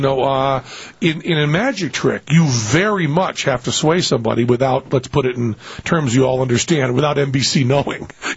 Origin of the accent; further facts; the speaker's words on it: New England, United States; Now, you, I'm from New England.